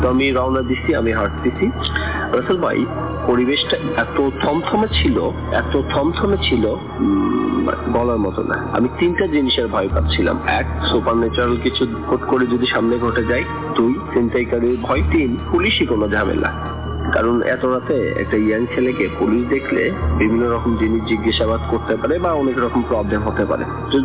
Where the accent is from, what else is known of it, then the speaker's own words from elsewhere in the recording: Bogura, Rajshahi Division, Bangladesh; now in Dhaka, Bangladesh; আমি কামরান বাজারে থাকি। আমি একটা প্রাইভেট কোম্পানিতে জব করি, আমার দেশের বাড়ি বগুড়াতে।